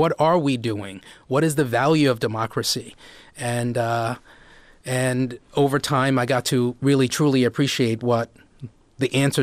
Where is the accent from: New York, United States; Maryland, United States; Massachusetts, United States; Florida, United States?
Maryland, United States; Silver Spring; born there; I was born in Silver Spring, Maryland.